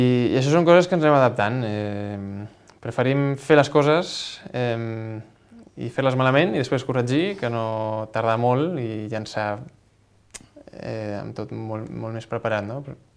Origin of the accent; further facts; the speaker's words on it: Barcelona, Catalonia, Spain; a Barcelona, que és d'on soc i és on estic més còmode